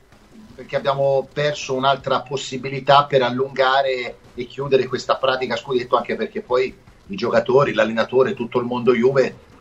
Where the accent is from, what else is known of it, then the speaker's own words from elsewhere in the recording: Tuscany, Italy; Io sono toscano e conosco tanta gente di Empoli.